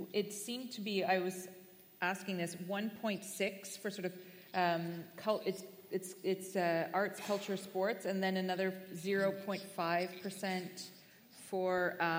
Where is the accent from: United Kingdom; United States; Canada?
Canada; because I was born and raised in Canada, so maybe I see things a little bit differently there.